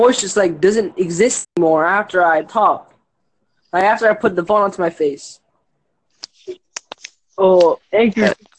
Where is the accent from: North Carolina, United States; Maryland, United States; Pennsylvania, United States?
North Carolina, United States; also born or lived in West Kentucky; I come from North Carolina. And I was born in West Kentucky.